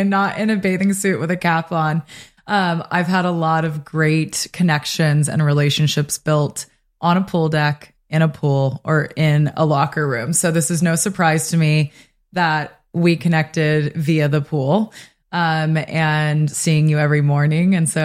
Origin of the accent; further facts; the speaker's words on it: Santa Ynez, California, United States; And I was born and raised in San Ynez, California, which is we're based in Santa Barbara here with the podcast, but just over the hill